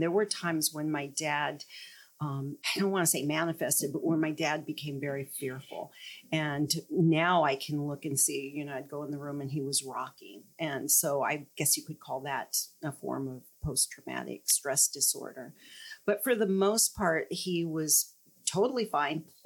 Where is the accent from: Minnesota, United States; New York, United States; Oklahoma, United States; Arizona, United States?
Arizona, United States; Phoenix; I grew up right here in Phoenix and went to 12 years of St. Mary's School, grade school and high school.